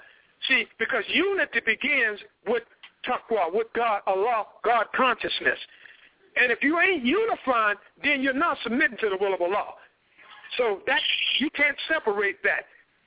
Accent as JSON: {"language": "English", "town": "Durham", "region": "North Carolina", "country": "United States", "tie": "born or raised there", "said": "And in my hometown, my city, where I was born and raised, called Durham, North Carolina, we had a community, which I was born and raised in."}